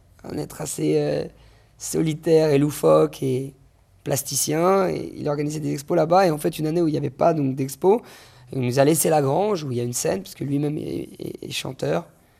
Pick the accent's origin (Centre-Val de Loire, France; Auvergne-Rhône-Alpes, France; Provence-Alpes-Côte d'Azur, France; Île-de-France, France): Île-de-France, France; Paris; Nous, on est des Parisiens, tu vois